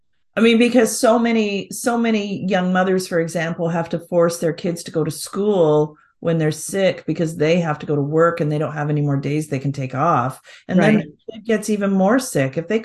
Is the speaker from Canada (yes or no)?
yes; Canada; I'm from Canada.